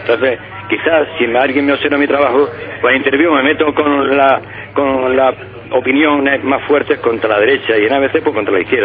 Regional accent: Andalusia, Spain; moved away; Soy un almeriense que tuvo que salir de mi tierra y buscar trabajo en Madrid, Barcelona, y esa es la historia.

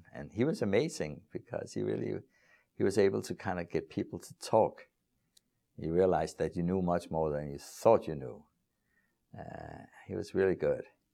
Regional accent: Copenhagen, Capital Region of Denmark, Denmark; English is a second language; I grew up in Copenhagen in Northern Europe, and I didn't know anything about Eastern European Jews.

